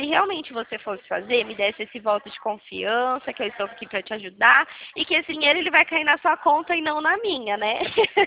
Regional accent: Dracena, São Paulo, Brazil; Eu sou aqui de Dracena, região de Prudente.

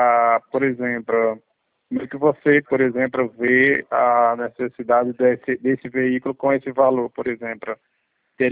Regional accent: Alagoas, Brazil; Tem uma linha para rodar na litoral, eu sou de Alagoas.

